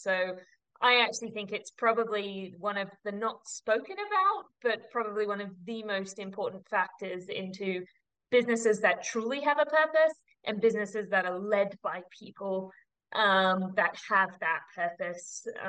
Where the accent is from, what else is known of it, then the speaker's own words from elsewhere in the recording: New South Wales, Australia; But I am Australian, even though my accent doesn't give me away anymore. But I was born and bred down on the New South Wales South Coast.